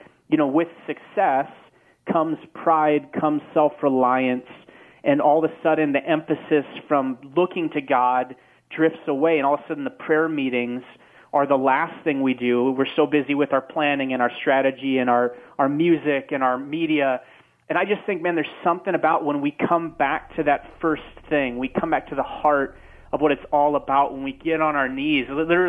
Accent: North Dakota, United States; I'm from North Dakota.

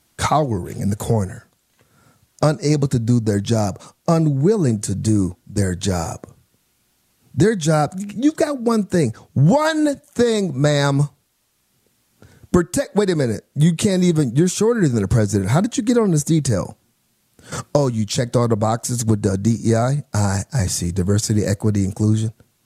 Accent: Milwaukee, Wisconsin, United States; I was there. I was in Milwaukee. That's my hometown, by the way.

